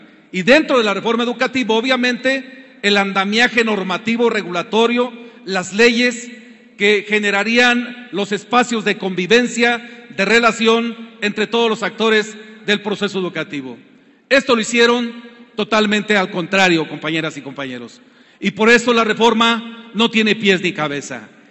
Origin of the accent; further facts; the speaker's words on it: Michoacán, Mexico; Yo soy de Michoacán